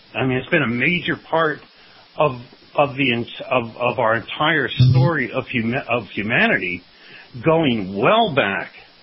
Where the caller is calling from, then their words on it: Las Vegas, Nevada, United States; I'm calling from Las Vegas, Nevada.